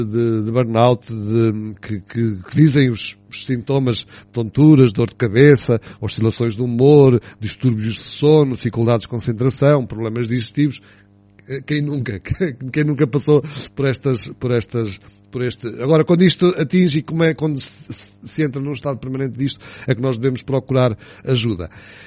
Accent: Estarreja, Aveiro, Portugal; eu cresci em Estarreja

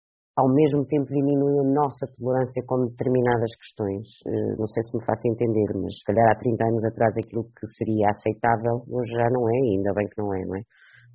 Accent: Sever do Vouga, Aveiro, Portugal; now in Aveiro, Portugal; Eu não sou de Aveiro, não sou de cá, já cá, sou de Severo do Vouga, a terra mais bonita do mundo, já agora.

